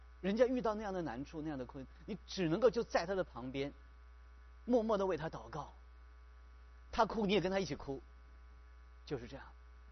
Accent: China; 我们中国人有句话叫做技高人胆大，对不对？

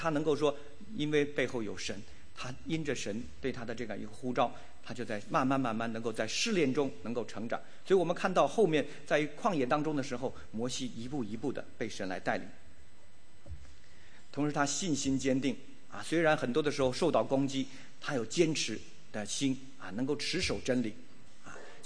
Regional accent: China; 我们大部分弟兄姐妹，我们来自中国大陆，我们从小学到的都是什么无神论

